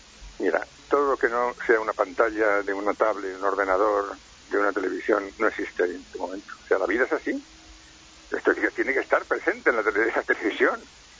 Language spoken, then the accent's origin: Spanish; Matapozuelos, Castile and León, Spain; Nosotros en mi pueblo, que es un pueblo de Valladolid, aquí se llama Matapozuelos, hay muchos pinares